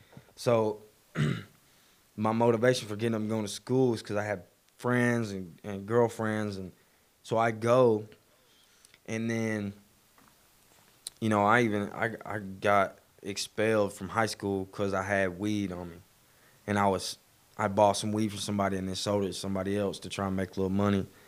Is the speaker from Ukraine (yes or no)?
no; Ball Ground, Georgia, United States; Ball Ground is really like my hometown. I stayed there for like 14 years, but for about 5 years, when we first got there, my mom and dad were together, and then they split up.